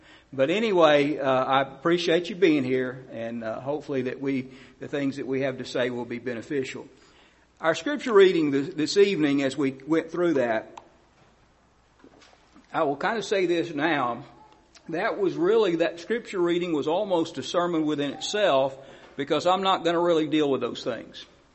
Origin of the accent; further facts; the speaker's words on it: Texas, United States; I'm from Southeast Texas and grew up in that area